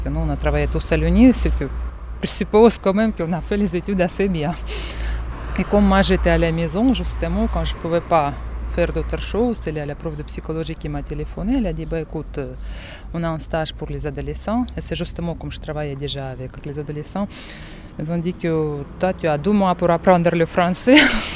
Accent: Siberia, Russia; Mais bon, c'est le choc parce que je viens aussi de Sibérie en disant qu'on n'avait pas tout ça.

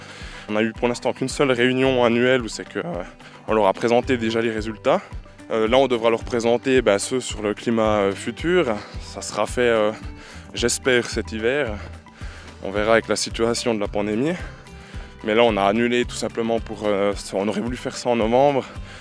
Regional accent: Jura, Switzerland; D'origine, je suis jurassien.

